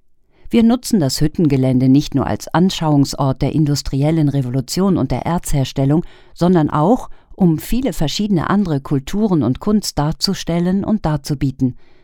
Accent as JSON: {"language": "German", "region": "Saarland", "country": "Germany", "tie": "born or raised there", "said": "Hier im kleinen Saarland, meiner Heimat, gibt es einen fantastischen Ort"}